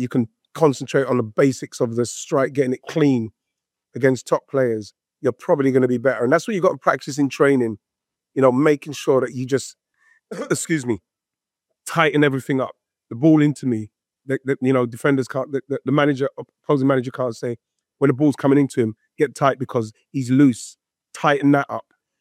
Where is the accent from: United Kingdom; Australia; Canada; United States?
United Kingdom; England; And as an Englishman, of course I'm going to say it's a foul.